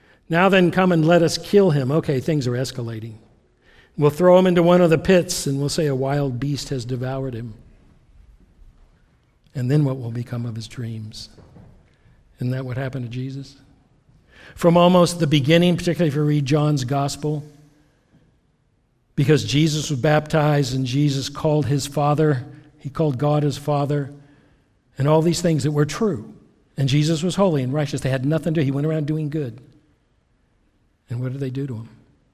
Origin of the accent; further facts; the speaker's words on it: Greenville, South Carolina, United States; just like we say, people from the upstate versus people from the Piedmont. I'm from Greenville. I'm from the upstate.